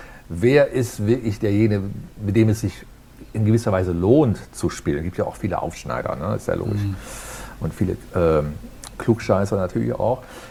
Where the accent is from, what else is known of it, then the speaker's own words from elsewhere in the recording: Aachen, North Rhine-Westphalia, Germany; ich komme aus dem Rheinland, aus Aachen und habe da schon, ich sag mal, professionell Musik gemacht